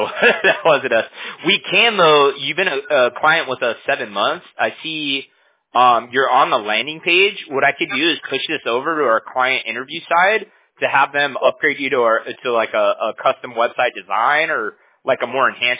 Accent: Huntington Beach, California, United States; I'm from Huntington Beach in California

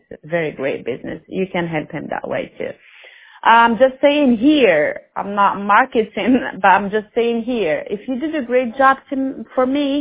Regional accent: Paris, Île-de-France, France; now in United States; I'm originally from Paris, from France. I'm a French girl.

